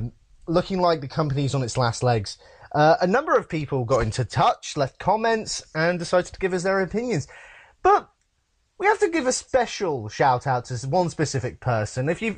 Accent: United Kingdom; again, I'm British. I guess you can throw that against me. I don't know American viewing patterns.

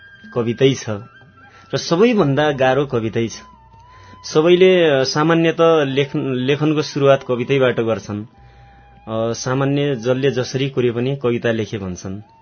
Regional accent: Bajhang, Sudurpashchim Province, Nepal; now in Kirtipur, Nepal; मेरो घर बझाङ हो, म अहिले किर्तिपुर बस्छु।

